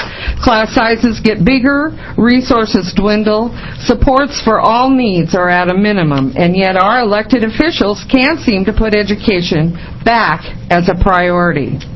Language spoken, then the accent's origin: English; Roseburg, Oregon, United States; I grew up in Roseburg, Oregon, and I understand about natural resources.